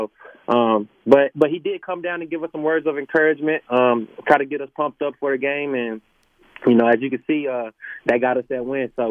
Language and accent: English; Dallas, Texas, United States; I'm from Dallas, Texas, first time being out here.